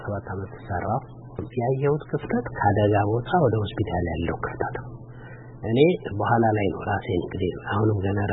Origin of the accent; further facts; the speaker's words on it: Addis Ababa, Ethiopia; ኮሪያ ሰፈር የሚባል ሰፈር ላይ ያደግኩት